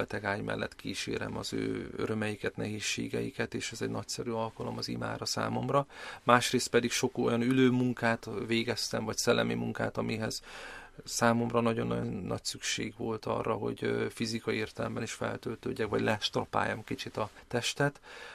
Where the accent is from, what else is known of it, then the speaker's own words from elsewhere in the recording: Szombathely, Vas, Hungary; egyetemi lelkészként folytattam az utamat odahaza Szombathelyen